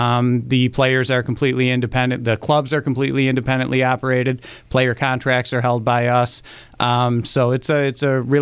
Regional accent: Buffalo, New York, United States; I'm from Buffalo. I grew up in Buffalo.

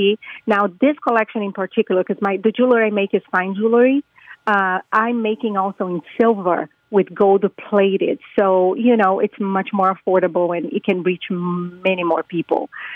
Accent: Brazil; English is a second language; My grandfather was a jeweler from Italy, and so it's really my blood. I am from Brazil, and as you probably can hear on the accent

